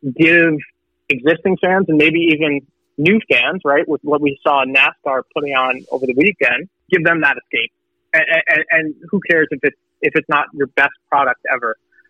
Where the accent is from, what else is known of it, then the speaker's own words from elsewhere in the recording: New York, United States; I'm a New Yorker. I grew up in New York.